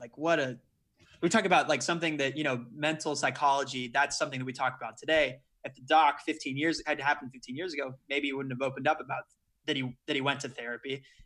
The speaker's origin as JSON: {"language": "English", "town": "Dallas", "region": "Texas", "country": "United States", "said": "I'm from Dallas, so I'm a Rangers fan."}